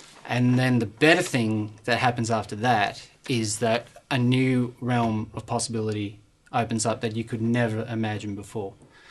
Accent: Brisbane, Queensland, Australia; born there; I was born in Brisbane

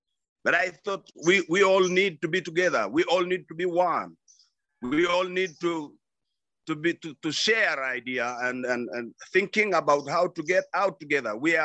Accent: Arusha, Tanzania; born there; I'm from Arusha, Tanzania.

